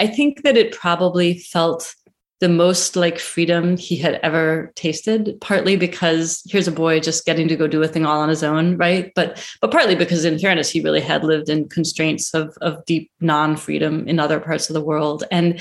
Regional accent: Cleveland, Ohio, United States; I grew up in Cleveland. I have a deep, undying love of underdogs.

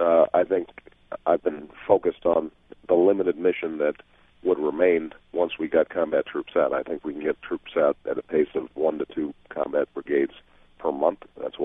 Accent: Illinois, United States; and it's got a lot of kids, like my home state of Illinois, that aren't getting the kind of education they need

